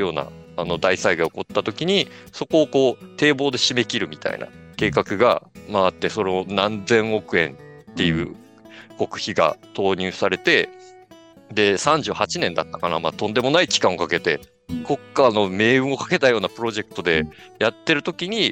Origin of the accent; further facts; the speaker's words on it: Yanagawa, Fukuoka, Japan; 僕も、柳川に生まれて38年ですけど